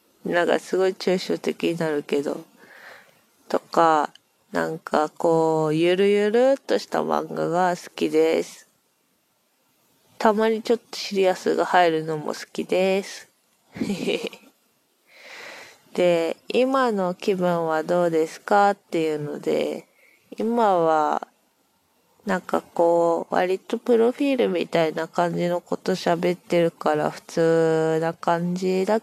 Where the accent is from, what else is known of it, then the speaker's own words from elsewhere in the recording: Miyagi, Japan; 出身は東北の方の宮城県です。